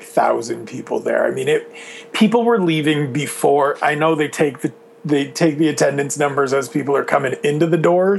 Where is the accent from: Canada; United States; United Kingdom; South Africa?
Canada; as a fan of this sport, and as a Canadian